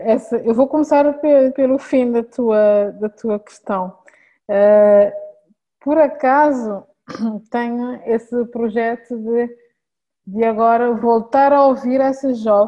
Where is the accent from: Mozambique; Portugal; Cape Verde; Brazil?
Cape Verde; me fez reencontrar comigo enquanto cabo-verdiana, enquanto jovem, enquanto ativista.